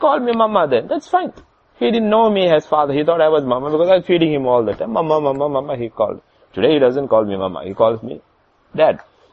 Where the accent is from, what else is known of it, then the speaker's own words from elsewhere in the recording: Kerala, India; Then she looked at me and said, who are you? I said, I'm also from Kerala, and I said, I'm a missionary there, and I work this thing.